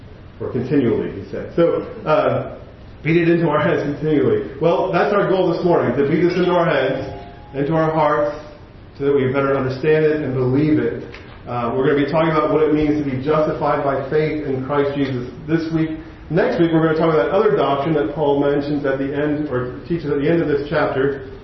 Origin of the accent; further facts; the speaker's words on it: New Jersey, United States; But I grew up in New Jersey, and … is from New Jersey, so you know, it kind of just comes with the territory.